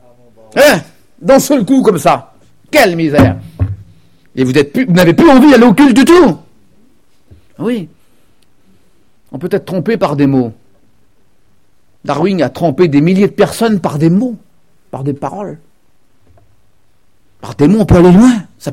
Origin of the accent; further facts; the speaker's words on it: Paris, Île-de-France, France; parce que moi je suis parisien, une ville pas mal encombrée vers les 5h30. Puis chez nous, à Paris, c'est aussi très encombré, cette ville-là.